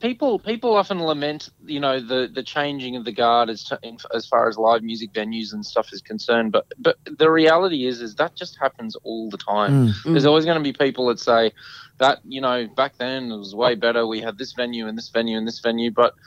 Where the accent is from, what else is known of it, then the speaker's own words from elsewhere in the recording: Warwick, Queensland, Australia; I lived in Brisbane for, you know, the better part of 10 years. Really, now that I think about it, like you said, I grew up in Warwick, which is only 2 hours away from Brisbane.